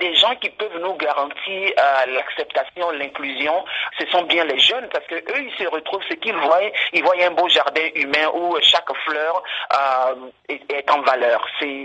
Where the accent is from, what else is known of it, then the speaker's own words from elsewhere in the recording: Côte d’Ivoire; je suis d'origine africaine, je suis de la Côte d'Ivoire